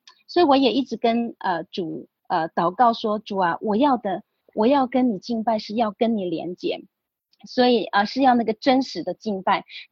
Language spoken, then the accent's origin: Chinese; Taiwan; now in Lijiang, China; 因为我在丽江，我是台湾人